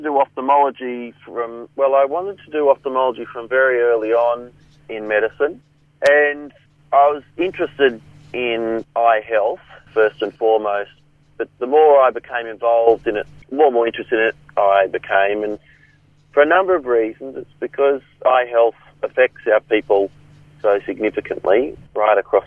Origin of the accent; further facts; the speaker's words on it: Brisbane, Queensland, Australia; I grew up in Brisbane. My people are Yuggera, which is the Brisbane Basin area on mum's side, and also Warangal and Birragubbi from North Queensland